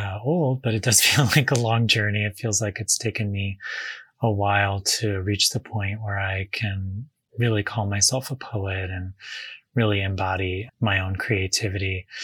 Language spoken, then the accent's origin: English; Missouri, United States; I grew up very poor near St. Louis, Missouri, and neither of my parents had gone to college.